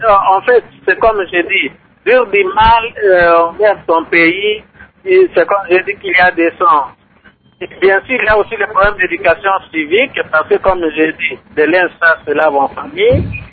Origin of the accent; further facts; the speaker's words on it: DR Congo; je pense que nous devons avoir ce sentiment-là de confiance de soi en tant que Congolais. C'est-à-dire qu'au Congo aussi, il y a de bonnes choses.